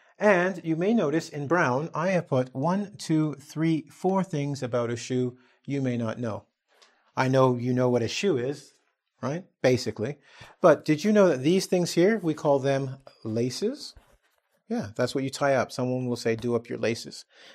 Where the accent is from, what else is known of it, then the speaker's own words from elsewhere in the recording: England, United Kingdom; Well, that's because when we as English people say it, we don't really think of this particular verb.